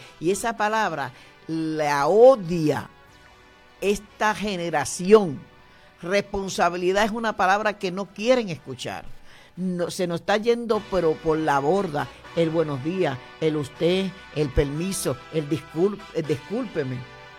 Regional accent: Dominican Republic; now in United States; tú sabes que yo soy dominicana, no sé si tú lo sabías. En un momento dado, casi a los 30 años más o menos de vivir aquí

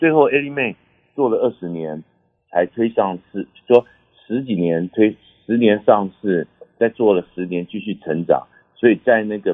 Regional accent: China; 就觉得说犹太人哦跟我们中国人都很合，就是很重家庭，

